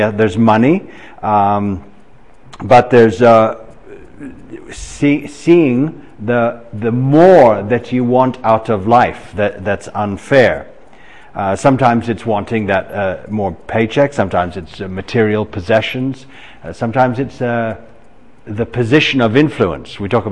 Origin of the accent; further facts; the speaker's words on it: Edmonton, Alberta, Canada; born there; also born or lived in Asia / Africa; I was born in Edmonton, despite the fact that very few people believe me, but I didn't choose to be born in Edmonton.